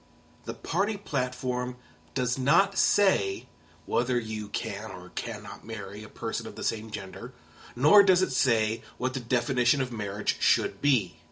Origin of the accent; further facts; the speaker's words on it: San Antonio, Texas, United States; what's happening in my hometown of San Antonio, Texas.